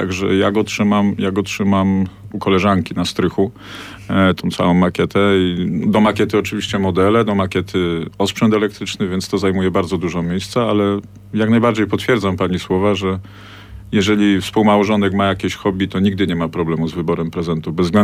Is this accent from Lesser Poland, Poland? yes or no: yes; Kraków, Lesser Poland, Poland; U mnie było tak, że ja wychowywałem się na ulicy Kamiennej w Krakowie i ze wszystkich okien miałem tory